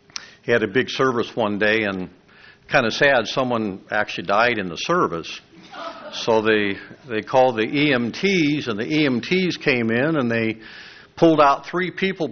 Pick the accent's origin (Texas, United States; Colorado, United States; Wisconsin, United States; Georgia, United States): Colorado, United States; if you don't know my name. I'm from Colorado.